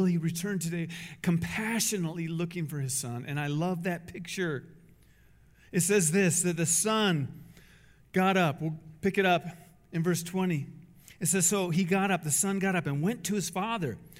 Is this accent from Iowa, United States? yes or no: yes; Iowa, United States; I'm from Iowa. I've been in lots of pig pens.